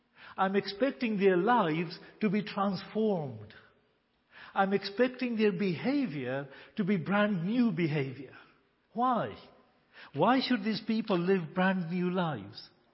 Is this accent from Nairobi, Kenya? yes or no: yes; Nairobi, Kenya; born there; I was born in Nairobi.